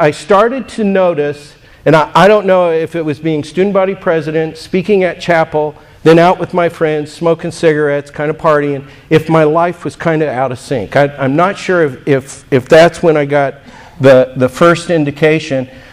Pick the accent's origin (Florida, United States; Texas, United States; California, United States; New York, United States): California, United States; I'm from Southern California.